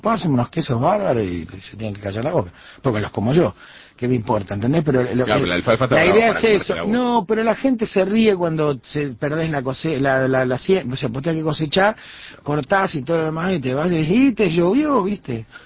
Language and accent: Spanish; Argentina; viste que no dejan de pasar cosas raras en mi país, que por eso somos así, por eso somos argentinos, ¿ves?